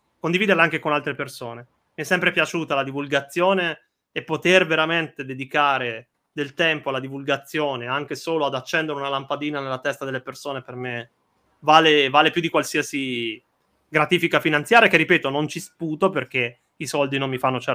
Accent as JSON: {"language": "Italian", "town": "Sanremo", "region": "Liguria", "country": "Italy", "tie": "born or raised there", "said": "io che sono di Sanremo e quindi tifo la mia squadra, una delle mie squadre del cuore è la Sanremese, sono sanremese di nascita."}